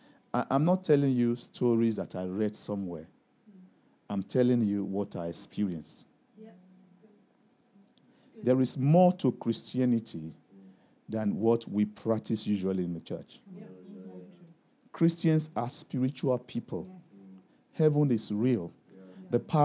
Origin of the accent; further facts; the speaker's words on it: Benin City, Edo, Nigeria; African Christians, I come from Nigeria, West Africa, from Benin.